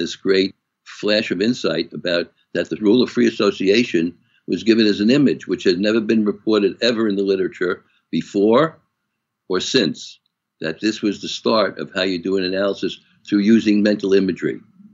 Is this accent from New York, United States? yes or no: yes; Brooklyn, New York, United States; I'm from Brooklyn, and we have elevated trains. And I've been on all these elevated trains throughout my life.